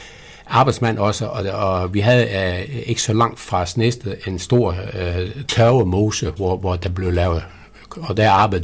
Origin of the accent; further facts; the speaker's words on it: Elsted, North Denmark Region, Denmark; Jeg kommer fra det vestjyske, det vil sige, jeg er det, man kalder Tybo.